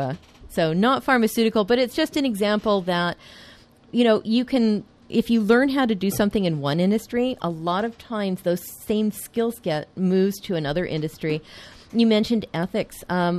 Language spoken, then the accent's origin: English; San Diego, California, United States; also born or lived in Boston; now in Philadelphia, United States; Well, I'm originally from San Diego, but I lived in Boston for many, many years, and now I've been in the general Philadelphia area for many years.